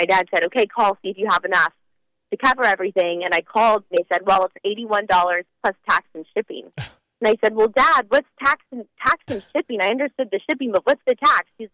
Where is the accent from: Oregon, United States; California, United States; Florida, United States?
California, United States; now in Washington, United States; I'm in Washington, D.C. I'm from California.